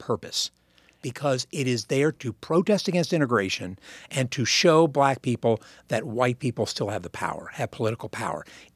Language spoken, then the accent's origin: English; Virginia, United States; born there; I was born in Virginia in 1962. It was an apartheid state.